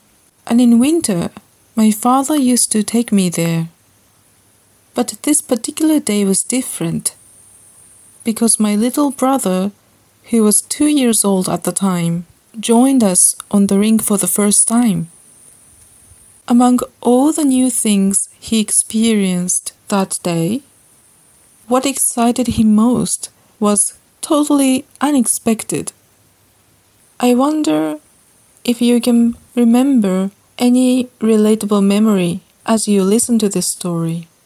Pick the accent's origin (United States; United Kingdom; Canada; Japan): Japan; English is a second language; As I speak to you now from my hometown in Japan, I can hear many night insects singing outside.